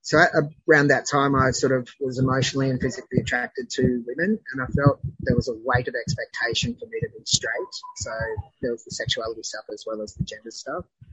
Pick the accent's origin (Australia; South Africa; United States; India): Australia; Tasmania; born there; I was born in Tasmania, which is a little island down in south Australia, and I was the first of 4 children.